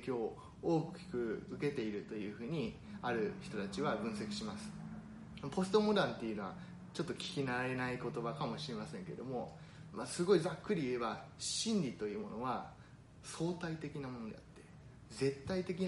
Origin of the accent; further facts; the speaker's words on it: Kyoto, Japan; 私自身は京都で育ったんですけれども